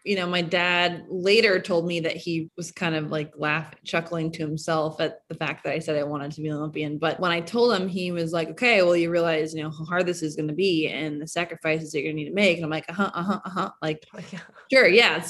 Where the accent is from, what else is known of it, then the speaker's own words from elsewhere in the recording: Minnesota, United States; And yeah, I grew up in Minnesota, and I wasn't very good at skiing.